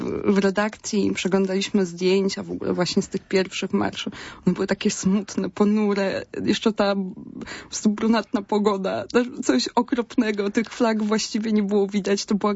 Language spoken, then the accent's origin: Polish; Greater Poland Voivodeship, Poland; no ja jestem Wielkopolanką, bo wychowałam się pod Poznaniem.